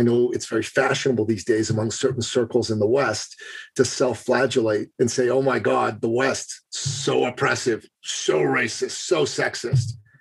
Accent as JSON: {"language": "English", "country": "Iran", "said": "If you look at my home country of Iran in the last few weeks"}